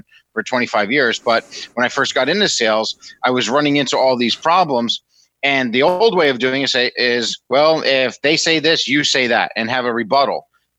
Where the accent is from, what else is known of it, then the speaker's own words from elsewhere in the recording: White Plains, New York, United States; So I was originally from the Westchester, White Plains, New York area.